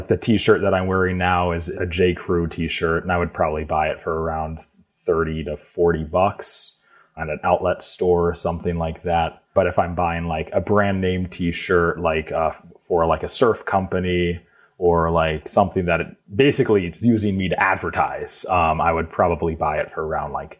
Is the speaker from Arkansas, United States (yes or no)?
no; Virginia Beach, Virginia, United States; I'm from Virginia Beach. There's a company called WRV, Hotline, 17th Street. And where I came from, it's very common to wear those style of shirts.